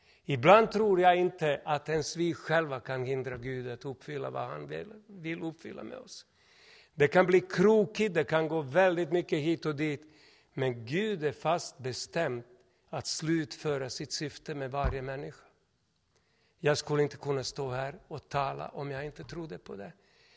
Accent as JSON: {"language": "Swedish", "country": "Serbia", "lives_now": "Sweden", "said": "Jag hade ingenting i stort sett i livet då. Jag hade en liten väska när jag kom från Serbien."}